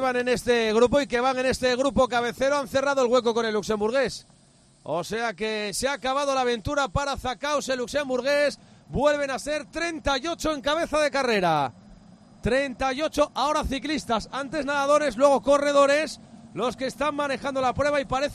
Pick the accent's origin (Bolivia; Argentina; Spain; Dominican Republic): Spain; somos españoles.